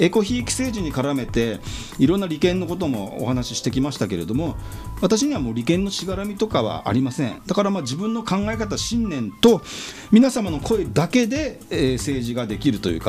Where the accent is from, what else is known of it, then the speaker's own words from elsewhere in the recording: Yokohama, Kanagawa, Japan; 私は南武線の夜行、横浜市鶴見区の夜行、南武線の夜行というところが出身なんですけどね、夜行小学校、夜行中学校、鶴見高校という、まあ、地元なんですけれども、